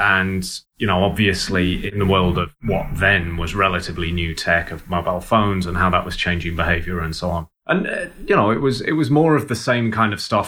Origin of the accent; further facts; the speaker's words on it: England, United Kingdom; now in Toronto, California, United States; No, so I grew up in England, in the UK.